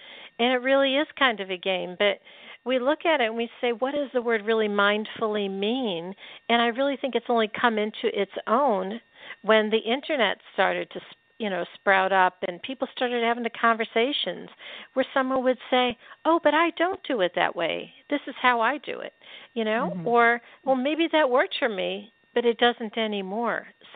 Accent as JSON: {"language": "English", "region": "Pennsylvania", "country": "United States", "tie": "born or raised there", "also_born_or_lived": "Scottsdale, Arizona", "said": "I grew up in Pennsylvania. I know well the summers and the seasons and the winters. And I miss them desperately. Even when I lived in Scottsdale, Arizona, I don't think I even owned a sweater or closed-toed shoes for years."}